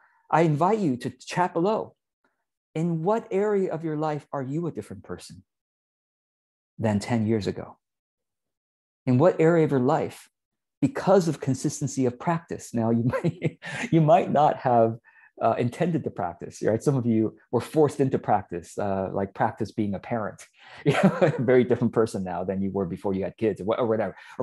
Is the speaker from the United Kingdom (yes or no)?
no; Taiwan; English is a second language; now in United States; we immigrated to the US from Taiwan when I was just learning how to communicate, as a young adult.